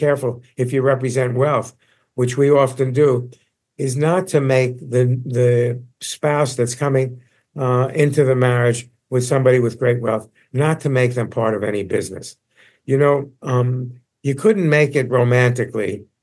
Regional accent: New York City, New York, United States; You know, when I was a kid, growing up in Coney Island in New York, if somebody had $100,000, they had a lot of money.

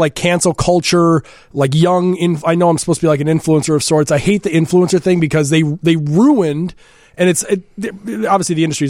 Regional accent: Glen Ellen, United States; I live in Glen Ellen. I grew up in Glen Ellen, live in Glen Ellen.

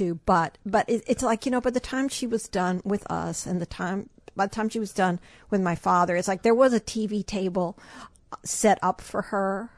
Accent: Georgia, United States; also born or lived in Chicago; And you know, I grew up in Georgia, and you know, in Chicago, where there were lots of big Catholic families.

